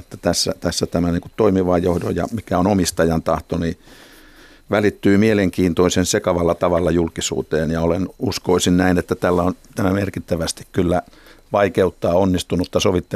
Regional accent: Vaasa, Ostrobothnia, Finland; mä oon kotoisin Vaasasta ja lapsuudesta

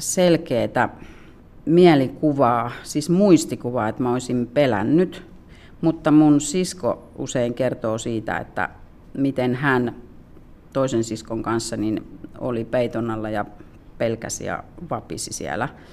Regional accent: Padasjoki, Päijänne Tavastia, Finland; also born or lived in Lahti / Jyväskylä; Mä oon Padassiolta kotosi ja mä muutin Lahteen aluksi. Sitten mä menin Jyväskylään opiskelemaan.

